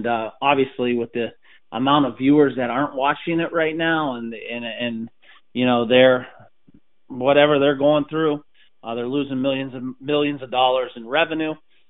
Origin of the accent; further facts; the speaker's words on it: Ohio, United States; I'm a Cavaliers fan growing up in Ohio